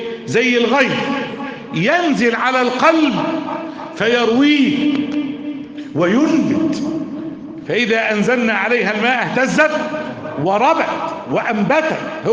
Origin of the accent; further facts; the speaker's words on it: Egypt; احنا في بلادنا مصر